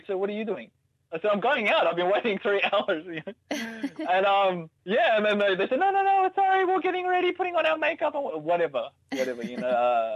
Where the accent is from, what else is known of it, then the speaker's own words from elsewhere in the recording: Australia; growing up in Australia, we don't have the strong family ties that a lot of Pinoy have.